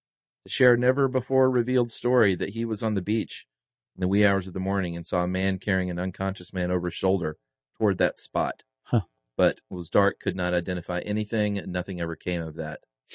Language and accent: English; New Jersey, United States; I'm from New Jersey, and I've heard Chuck mention a few times that he lived in New Jersey for a bit.